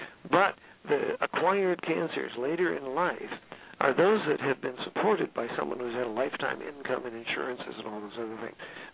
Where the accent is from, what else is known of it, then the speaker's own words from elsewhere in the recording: Washington, District of Columbia, United States; I'm from Washington, D.C., and assume a politician is here talking to you instead of a physician